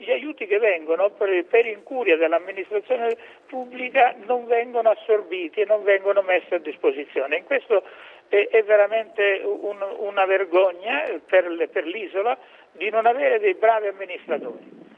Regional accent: Sicily, Italy; Io sono ancora più sud, lui è calabrese, io sono siciliano

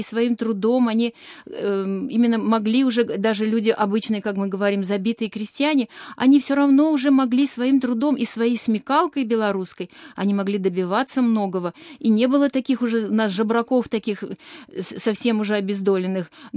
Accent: Baku, Azerbaijan; я недобре ведаю белорусскую мову, потому что я родилась в Баку. У меня папа был военный, и поэтому 40 лет я там прожила. Но читаю я по-белорусски хорошо, молюсь я по-белорусски хорошо

